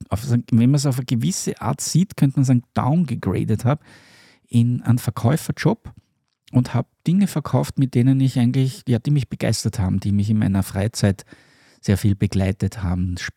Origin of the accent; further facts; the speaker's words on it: Vienna, Austria; ich bin ursprünglich in Wien geboren, in der Hauptstadt Österreichs, in Wien, in einem, ich würde mal sagen, in einem Arbeiterviertel und bin dort so als in den 70er Jahren klassisch als Einzelkind irgendwie groß geworden